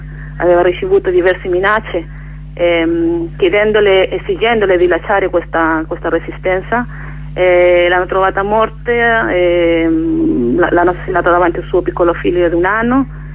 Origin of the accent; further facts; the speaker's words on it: Chile; io particolarmente perché io sono cilena